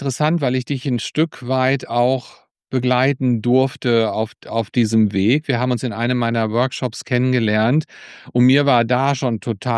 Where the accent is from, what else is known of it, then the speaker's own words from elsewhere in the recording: Blomberg, North Rhine-Westphalia, Germany; Du in Warburg, ich in Blomberg, in Lippe.